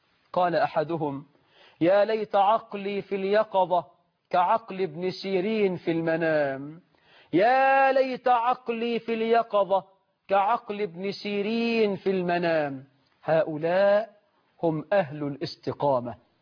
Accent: Egypt

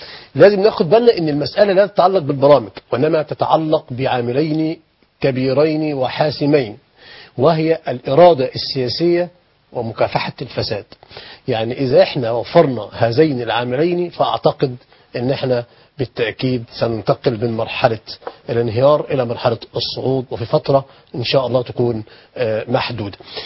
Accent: Egypt

